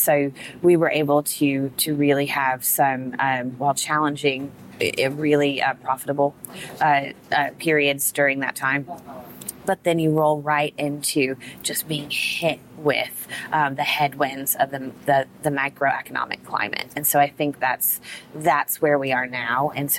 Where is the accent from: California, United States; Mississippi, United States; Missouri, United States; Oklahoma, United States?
Oklahoma, United States; also born or lived in Wyoming; now in Texas, United States; I was born in Wyoming, raised in Oklahoma, and I've been migrating south apparently my whole life.